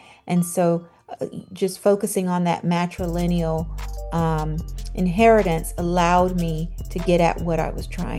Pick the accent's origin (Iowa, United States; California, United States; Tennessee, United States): Tennessee, United States; Memphis; moved away as an adult; now in Washington, D.C., United States; Well, I am a transplanted Southerner. I'm originally from Memphis, and I've lived in Washington, D.C. for over 25 years.